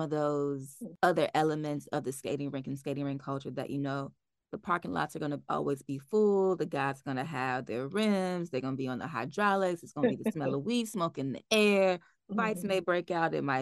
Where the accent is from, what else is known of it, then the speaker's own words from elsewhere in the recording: Chicago, Illinois, United States; I'm from Chicago, so we have a big skate culture with the rink and Route 66 were the two major skating places.